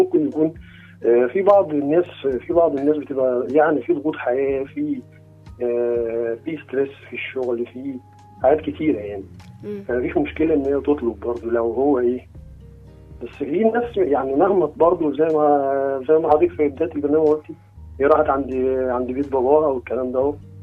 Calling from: Switzerland; أنا بكلمك من سويسرا.

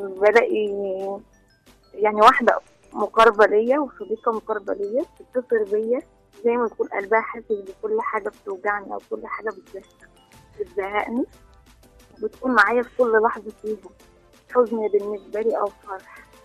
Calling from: Tanta, Gharbia, Egypt

